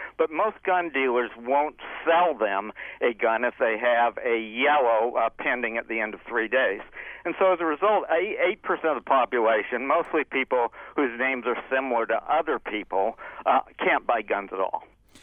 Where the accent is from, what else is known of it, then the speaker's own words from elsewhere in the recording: New Hampshire, United States; I'm from New Hampshire. New Hampshire is virtually as safe as any European country.